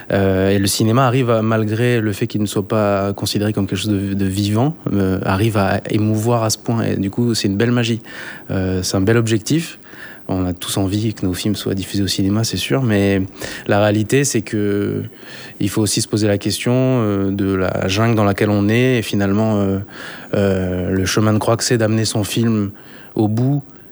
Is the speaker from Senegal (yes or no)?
no; New Caledonia; en tant que calédonien. Consommer du calédonien, c'est hyper important parce qu'on est dans un pays qui se construit